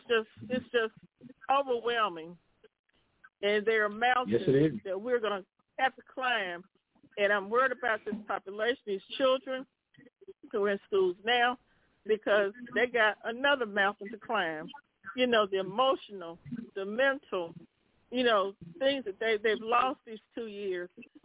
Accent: North Carolina, United States; when I grew up in North Carolina from where I'm from, the mailman, factory worker, the teacher, the minister, all of us lived in the same neighborhoods

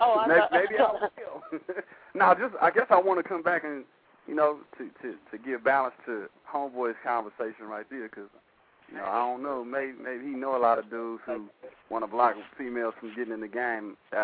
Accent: California, United States; Just to let you ladies know, I'm from the Bay Area, right? So the Bay Area is really known for its independence.

